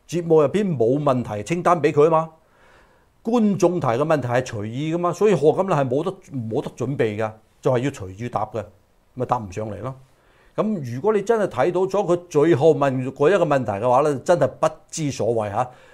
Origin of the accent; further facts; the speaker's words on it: United States; 因為我係美國人，我有責任咧係講出真相